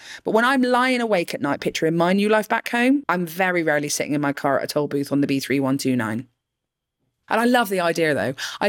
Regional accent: Bristol, South West England, United Kingdom; My hometown is Bristol. Yes, I'm from Bristol.

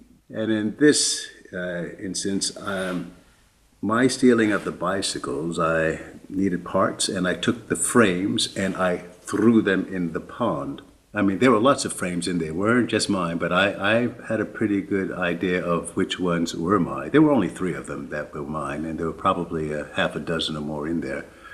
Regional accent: Englewood, New Jersey, United States; The second confession, I went back to my hometown in Englewood, New Jersey, and I was going to visit my high school.

